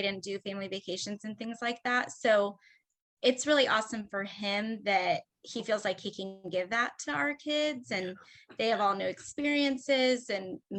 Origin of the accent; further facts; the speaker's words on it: Derby, Kansas, United States; We actually are from Derby, which is just right outside Wichita.